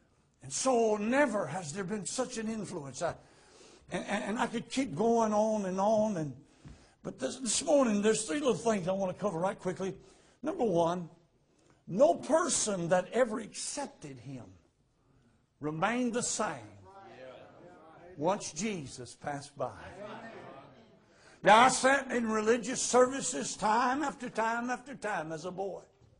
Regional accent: Louisiana, United States

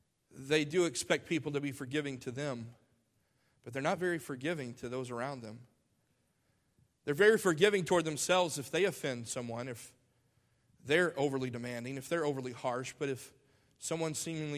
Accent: Alabama, United States; How many times have you and I heard that in our lifetime, in the culture in which you and I grew up in here in Alabama?

